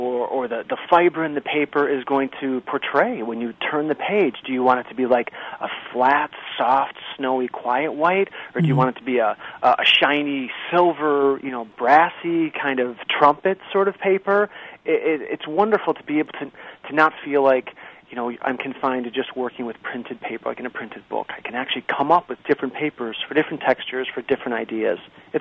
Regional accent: Michigan, United States; Well, I always lived on a lake growing up in Michigan

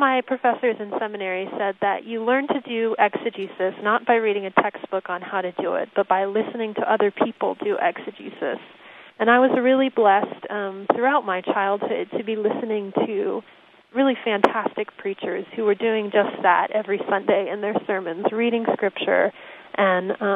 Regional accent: Ellicott City, Maryland, United States; I grew up in Ellicott City, Maryland, which is about 20 minutes west of Baltimore.

